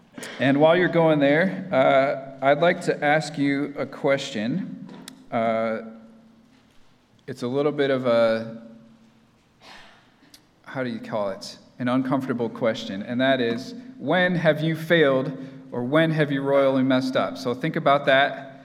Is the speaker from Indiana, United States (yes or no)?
yes; Indiana, United States; So I grew up in Indiana. The beach at Lake Michigan was like an hour away